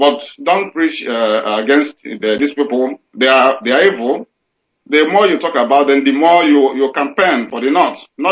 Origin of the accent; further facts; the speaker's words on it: Nigeria; now in Bilbao, Spain; I'm from Uwoha. I'm calling from Bilbao.